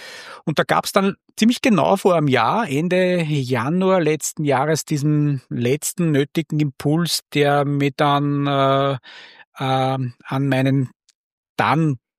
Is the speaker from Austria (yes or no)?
yes; Linz, Upper Austria, Austria; born there; gebürtiger Oberösterreicher Linzer, lebt da auch mit meiner Frau gemeinsam.